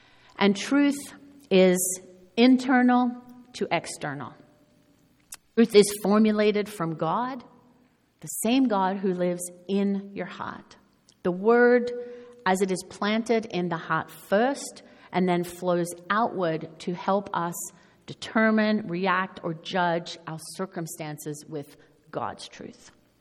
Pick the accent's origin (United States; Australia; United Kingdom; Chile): Australia; now in Canada; This was my life growing up in Outback Australia, where the deadly brown snakes lived under your house. But now moving to Canada